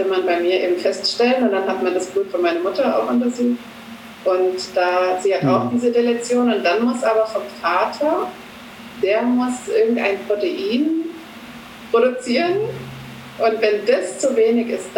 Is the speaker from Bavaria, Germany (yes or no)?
no; Böblingen, Baden-Württemberg, Germany; Ich komme aus Böblingen. Genau. Das liegt in Baden-Württemberg, ganz in der Nähe von Stuttgart. Da bin ich auch geboren, also ich bin nie weit weggezogen, immer so um Böblingen rum.